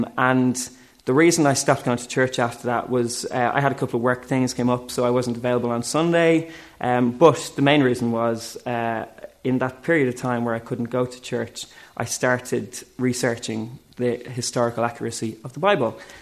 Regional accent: Dublin, Leinster, Ireland; moved away as an adult; now in London, United Kingdom; this is my story. So I'm from Dublin. I was brought up in a Christian family

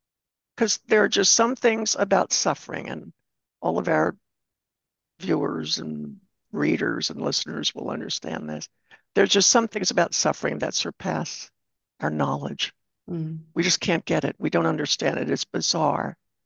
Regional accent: Maryland, United States; because I'm from Maryland, and that's the East Coast, as you know, of the United States, I love Maryland crab cakes.

